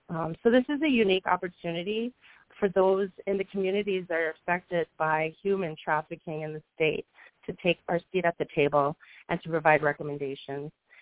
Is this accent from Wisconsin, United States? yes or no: yes; Wisconsin, United States; and I'm from the Wolf Clan, and the Oneida Nation is my home. So I'm here in Green Bay, Wisconsin